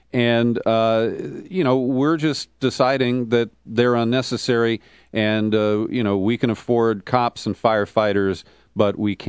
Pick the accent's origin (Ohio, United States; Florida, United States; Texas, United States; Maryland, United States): Ohio, United States; Cincinnati; now in California, United States; Well, in my own, I grew up in Cincinnati, and our public library, the interior was decorated by artists who had been employed by the WPA.